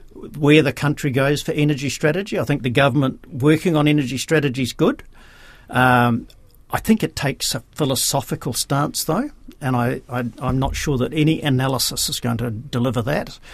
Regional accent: New Zealand; step back as a New Zealander, and I'm not sure I'd want to see this country completely covered in wind turbines

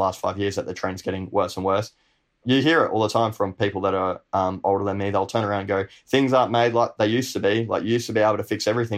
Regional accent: Australia; With TikTok, I am very much just being the Aussie larrikin version of myself.

